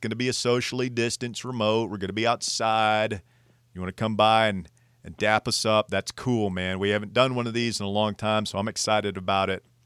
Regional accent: Columbia, South Carolina, United States; born there; I was born in Columbia, South Carolina, Jeff.

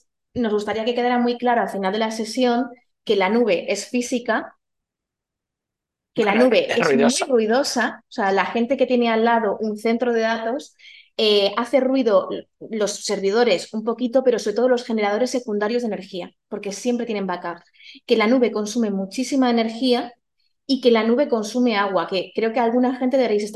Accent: Castilla-La Mancha, Spain; porque ambos somos manchegos

